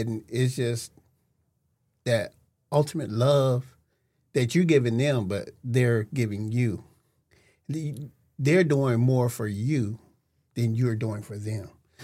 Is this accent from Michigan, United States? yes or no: yes; Detroit, Michigan, United States; When I came back from Detroit, I was like a little rougher than my sister and brothers because growing up in Detroit, it's a rough place to be.